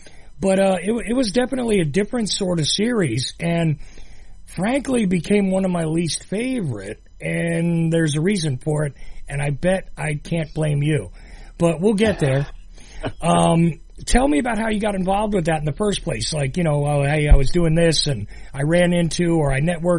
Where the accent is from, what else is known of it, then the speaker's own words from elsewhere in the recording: New Jersey, United States; You know, growing up in New Jersey, which meant I had access to New York.